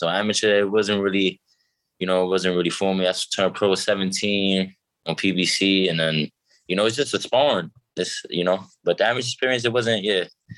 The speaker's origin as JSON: {"language": "English", "town": "New York City", "region": "New York", "country": "United States", "tie": "born or raised there", "lives_now": "California, United States", "said": "As y'all know, I'm from the Bronx, born and raised, came out here in California, staying out here for now."}